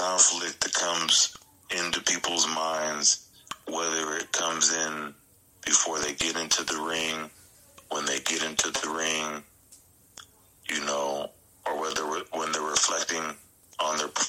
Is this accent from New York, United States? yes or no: no; California, United States; But, yeah, I'm originally from the Bay Area, but I've been out in Fight Town, USA, New Mexico for a while.